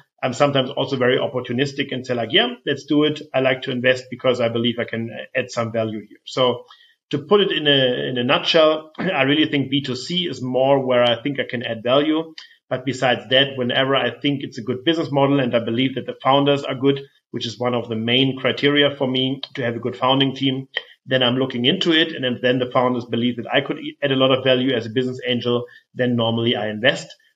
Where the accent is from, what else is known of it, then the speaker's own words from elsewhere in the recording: Flensburg, Schleswig-Holstein, Germany; I come from Flensburg in northern Germany. Flensburger Pilsner is something that I grew up with.